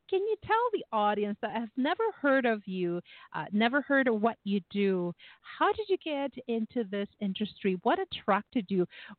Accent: Chile; English is a second language; She is fortunately, and from my home country, Chile. We're both from the same country.

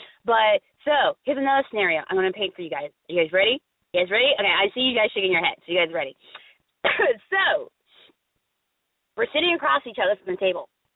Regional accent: Florida, United States; because I love sandals and flip-flops because I am from Florida.

